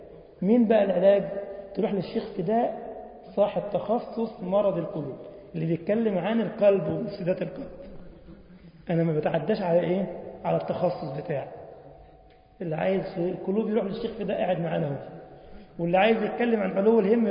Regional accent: Egypt; انما بص عندنا في مصر يعني ينظر

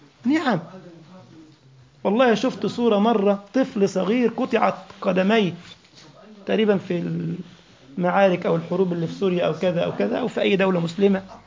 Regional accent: Egypt; مليون ريال يعني أنا عشان مصري يبقى بالمصري 5 مليون جنيه

